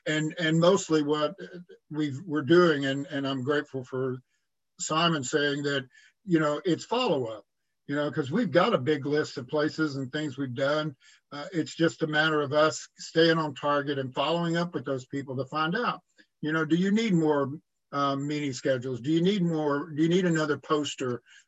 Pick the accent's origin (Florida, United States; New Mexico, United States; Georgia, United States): Florida, United States; I'm from the Heartland area in Florida.